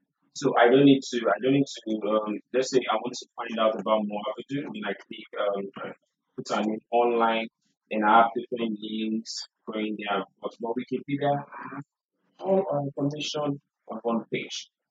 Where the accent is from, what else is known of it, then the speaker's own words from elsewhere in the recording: Nigeria; how it gets to affect us as a citizen, as a Nigerian, as an African